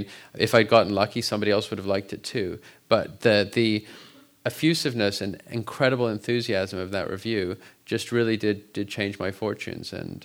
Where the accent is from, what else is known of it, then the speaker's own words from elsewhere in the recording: Vancouver, British Columbia, Canada; moved away; also born or lived in London; So I was born in London, and my parents, for work reasons, moved to Vancouver when I was at 7.